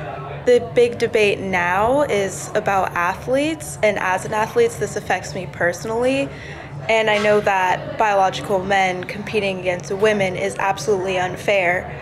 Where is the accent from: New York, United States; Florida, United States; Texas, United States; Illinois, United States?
Florida, United States; Royal Palm Beach; I'm from Royal Palm Beach, Florida, and I am at WJI this week.